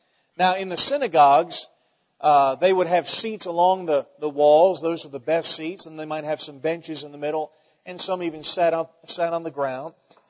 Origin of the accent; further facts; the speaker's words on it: Weatherford, United States; when I go back to my hometown of Weatherford, which is what I claim because that's where I was a teenager and grew up